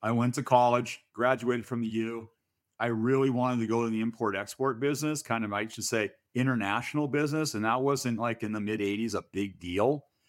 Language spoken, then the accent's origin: English; Seattle, Washington, United States; I grew up in Seattle, West Coast.